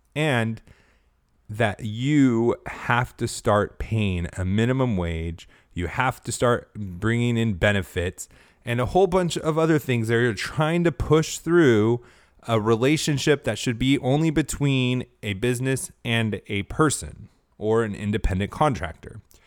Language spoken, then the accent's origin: English; California, United States; Now, I grew up in California. California is a beautiful state.